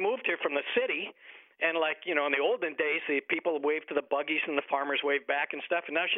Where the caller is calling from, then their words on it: Appalachian, Ohio, United States; from Appalachian, Ohio.